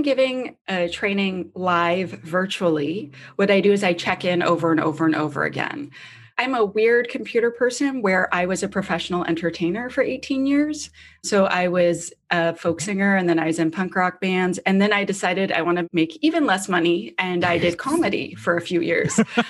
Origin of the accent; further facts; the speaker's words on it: Canada; I'm Canadian